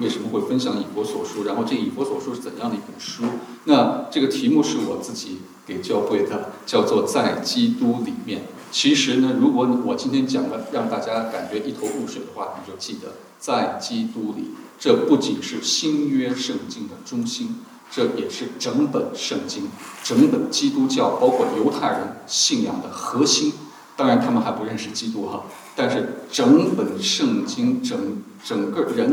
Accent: Beijing, China; also born or lived in Shanghai; 我是大陆来的，我是大陆来的，对，忘了跟弟兄分享，我是生在上海，在北京长大的。对，所以你问我是哪里人的话，我一半一半，我的吃饭的习惯呢，都父母都是上海人，所以吃饭习惯都是上海的习惯，但是我思维方式全都是北京的思维方式

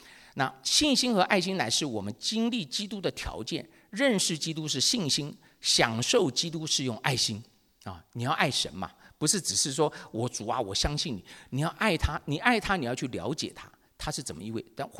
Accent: Taiwan; 可我们台湾长大的男孩子

